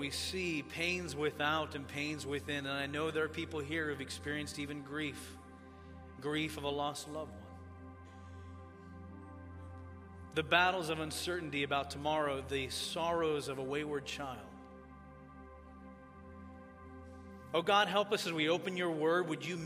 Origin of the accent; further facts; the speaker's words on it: Tanzania; now in Lynchburg, United States; I grew up in Tanzania, and that is my home in East Africa.